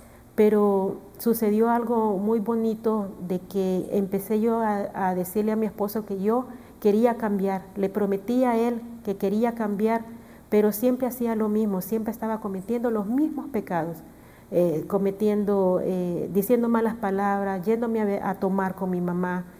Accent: Honduras; Y soy de Honduras

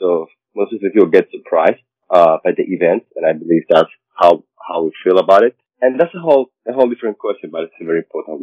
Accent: Cuba; English is a second language; moved away; And I was born and raised in Cuba, and I spent most of my life over there.

